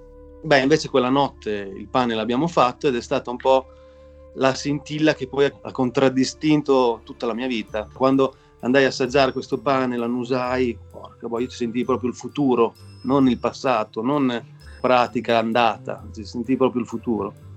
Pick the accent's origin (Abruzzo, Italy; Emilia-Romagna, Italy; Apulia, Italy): Emilia-Romagna, Italy; Monghidoro; io vengo da Monghidoro, che è un paese sull'Appennino tra Bologna e Firenze.